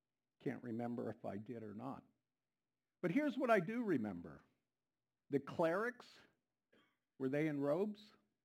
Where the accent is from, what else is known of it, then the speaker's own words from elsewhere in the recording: Pennsylvania, United States; accent: Pennsylvanian; Did I say that right? I still have my Pennsylvanian accent.